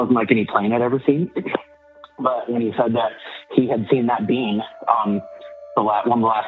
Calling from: Utah, United States; calling from Utah.

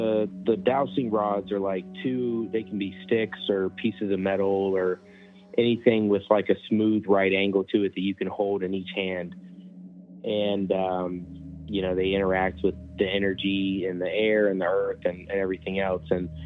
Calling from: Atlanta, Georgia, United States; from Atlanta.

